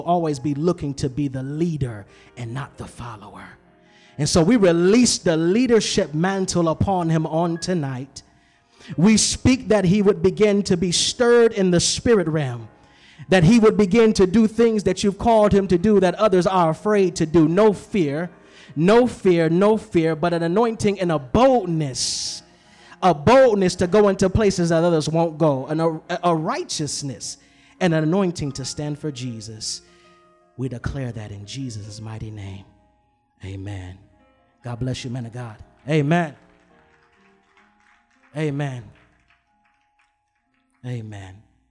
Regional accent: Ypsilanti, Michigan, United States; I'm from Ipsy, Southside.

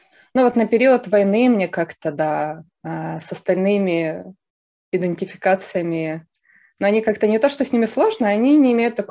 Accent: Ukraine; Кто я? Я украинка.

